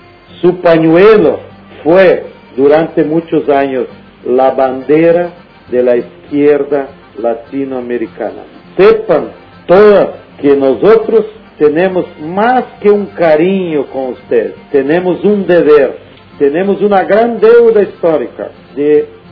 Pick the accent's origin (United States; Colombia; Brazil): Brazil; Rio Grande do Sul; acá en Brasil y en nuestra provincia aquí que somos gauchos de Río Grande do Sul